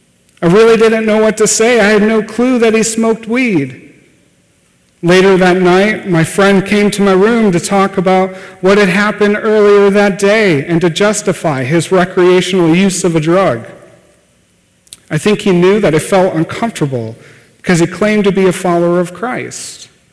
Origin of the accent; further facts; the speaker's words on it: California, United States; I came from California, my other church had a different problem